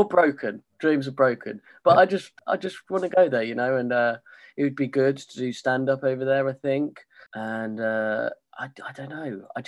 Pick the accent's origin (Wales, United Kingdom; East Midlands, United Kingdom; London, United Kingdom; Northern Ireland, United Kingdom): East Midlands, United Kingdom; Thrapston; I'm from a small village in Northamptonshire called Thrapston, which is just one of those...